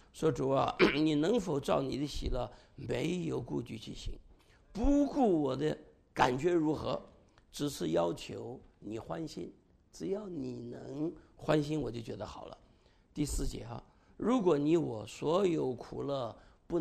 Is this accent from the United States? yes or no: no; China; moved away; also born or lived in Taiwan; 我们从大陆来的时候，从大陆就好像我一样嘛，又从台湾来的时候都非常苦